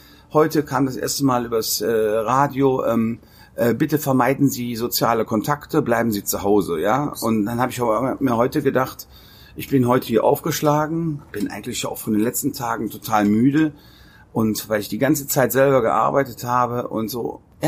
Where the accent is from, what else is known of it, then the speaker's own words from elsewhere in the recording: Rhineland, Germany; ich bin ja ein Rheinländer